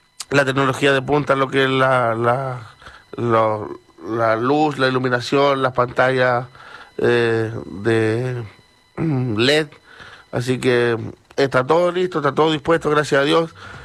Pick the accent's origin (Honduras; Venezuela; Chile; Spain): Chile; Talca, Maule; Ah, soy de Talca.